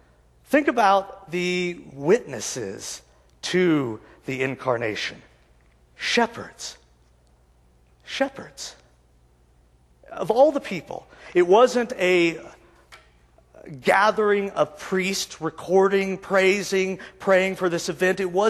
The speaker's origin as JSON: {"language": "English", "town": "Leon", "region": "Kansas", "country": "United States", "tie": "born or raised there", "said": "I grew up in Leon."}